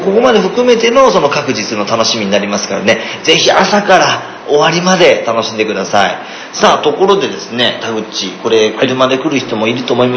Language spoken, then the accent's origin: Japanese; Gifu, Japan; 僕も岐阜県ですからね、海のものなかなか手に入りにくいんですけども